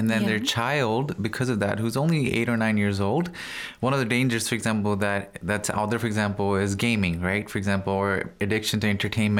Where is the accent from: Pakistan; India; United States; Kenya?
Pakistan; English is a second language; now in Iran; I'm a student here and I'm studying in Hoza. I'm studying psychology and originally I'm from Pakistan, but I've lived in different countries.